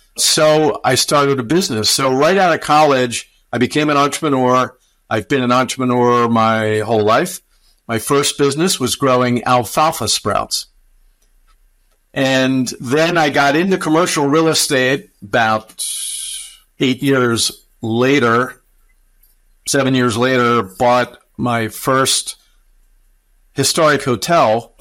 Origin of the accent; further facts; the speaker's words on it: Maryland, United States; Yeah, so I grew up in Baltimore County, suburban, middle-class neighborhood.